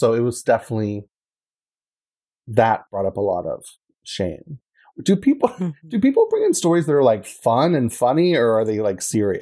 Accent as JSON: {"language": "English", "region": "Kentucky", "country": "United States", "said": "I'm from Kentucky, from, like, a small town."}